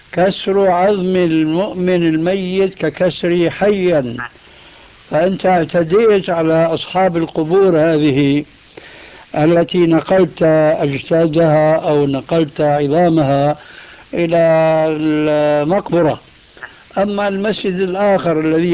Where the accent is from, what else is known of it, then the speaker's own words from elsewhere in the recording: Syria; وكما يقولون عندنا في سوريا لما بنيجي ليها بنبقى بنحكي عليها